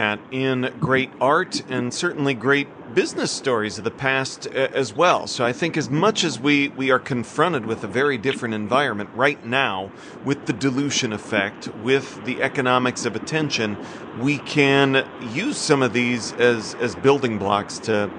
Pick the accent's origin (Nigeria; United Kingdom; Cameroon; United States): United States; Midwest; as a Midwesterner who's made this trek many times